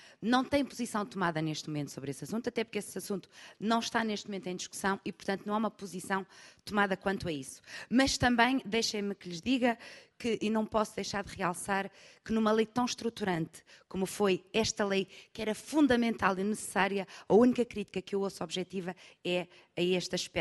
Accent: Arcos de Valdevez, Viana do Castelo, Portugal; eu sou de Arcos de Valdevez, reserva da biosfera, e que não é no Parque Nacional da Peneda Gerês

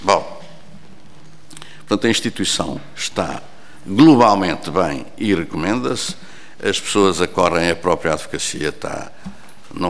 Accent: Lisbon, Portugal; porque eu sou de Lisboa, embora gosto muito do país todo

